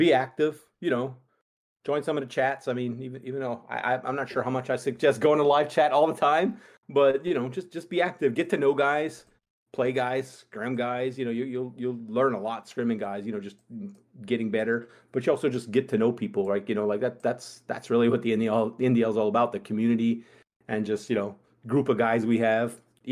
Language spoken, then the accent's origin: English; Louisiana, United States; Pretty much, like I said, you know, just born and raised in South Louisiana.